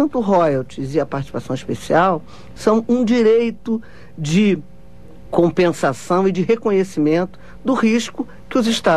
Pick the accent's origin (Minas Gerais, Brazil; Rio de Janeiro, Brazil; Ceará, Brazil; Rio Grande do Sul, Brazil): Rio de Janeiro, Brazil; Eu sou do Rio de Janeiro.